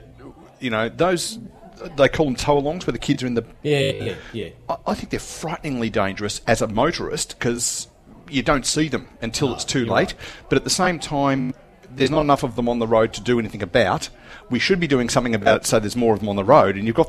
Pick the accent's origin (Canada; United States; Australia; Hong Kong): Australia; Doncaster, Victoria; now in Geelong, Australia; I was brought up in Doncaster, at East Doncaster, and now live in Geelong